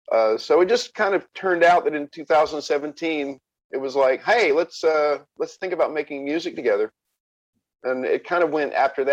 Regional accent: Jasper, Alabama, United States; anywhere you go, Birmingham, Jasper, which is my hometown, all the way down to Mobile, you know.

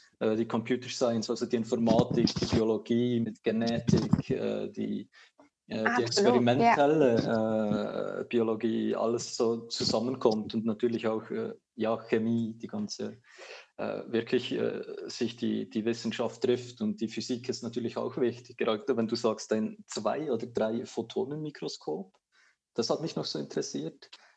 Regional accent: Switzerland; du bist aus Österreich, ich bin aus der Schweiz

